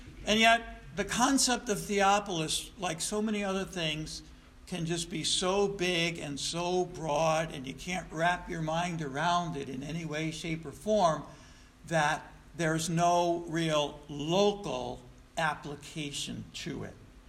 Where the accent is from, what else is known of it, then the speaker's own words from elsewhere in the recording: Troy, New York, United States; when I grew up in South Troy, St. Joseph's had a school, and so did St. Anthony's, and so did St. Mary's